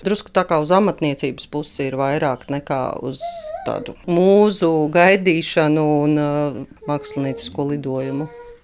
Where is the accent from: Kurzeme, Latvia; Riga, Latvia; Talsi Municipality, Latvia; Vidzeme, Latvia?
Riga, Latvia; līdzīga vide, kurā mēs esam auguši abi Rīgā, abi 80.